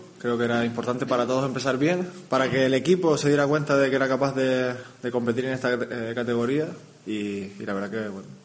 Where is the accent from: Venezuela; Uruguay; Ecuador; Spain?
Spain; Canary Islands; soy canario